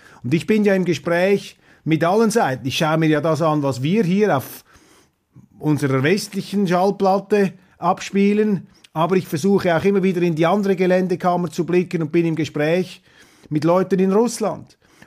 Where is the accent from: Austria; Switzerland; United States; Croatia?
Switzerland; Aber für mich als Schweizer ist die entscheidende Lehre, man darf einer Regierung nie trauen.